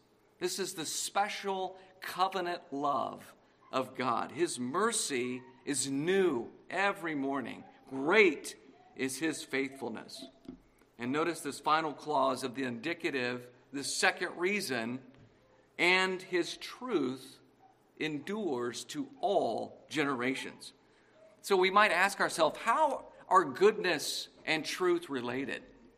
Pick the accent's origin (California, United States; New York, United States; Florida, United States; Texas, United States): Texas, United States; I'm a little bit ashamed because I grew up in Texas. And so football is a big deal in Texas.